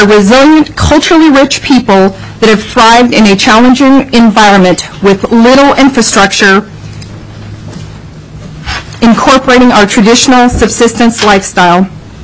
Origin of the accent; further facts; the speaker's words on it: Bethel, Alaska, United States; also born or lived in Aleknagik; I am Yupik Eskimo, originally from Aleknik, and I grew up in Bethel.